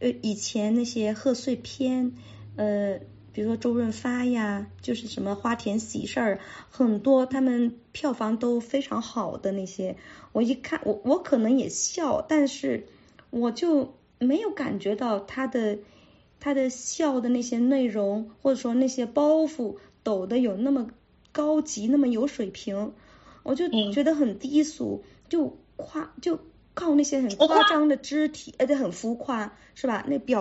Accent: Guangdong, China; 虽然我在广东长大

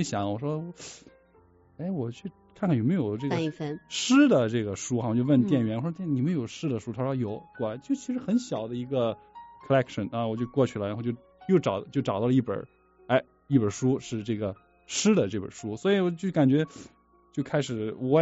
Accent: China; 因为我一直觉得我们中国人的古诗唐诗宋词是特别美

